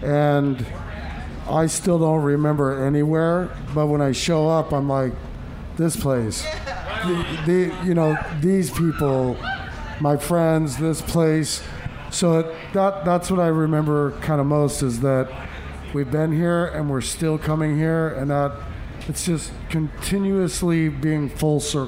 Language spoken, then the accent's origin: English; Des Moines, Iowa, United States; it's my home state. I believe, you know, it's where I'm from.